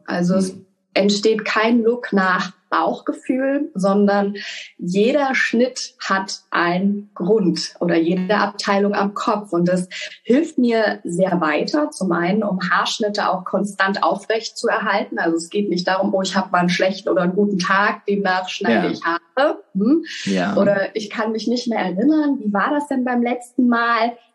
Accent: Mainz, Rhineland-Palatinate, Germany; born there; Also ich komme gebürtig aus Mainz

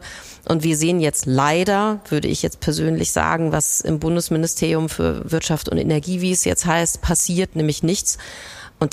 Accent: Northern Germany, Germany; Das muss ich jetzt einfach mal so als Norddeutsche sagen.

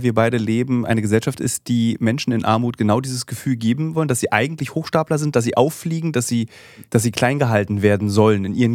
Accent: East Germany, Germany; Ich bin im Osten aufgewachsen und mein Zugang zur Kultur ist nämlich ein ganz anderer als im Westen.

